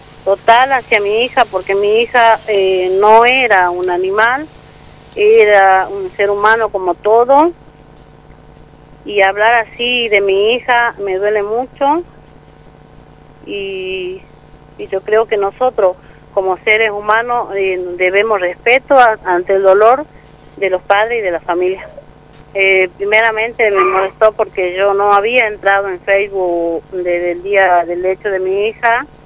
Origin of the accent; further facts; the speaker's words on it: Zanja Honda, Salta, Argentina; now in Tartagal, Argentina; Yo soy de Zanja Honda, pero vivo acá en Tartagal, en el barrio Norte Grande.